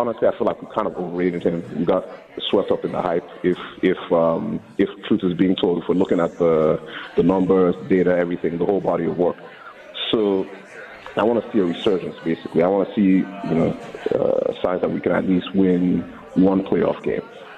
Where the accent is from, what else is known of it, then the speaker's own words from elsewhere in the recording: Silver Spring, Maryland, United States; Actually, I'm from Silver Spring, but I was saying that I was in Rockville when you guys were there.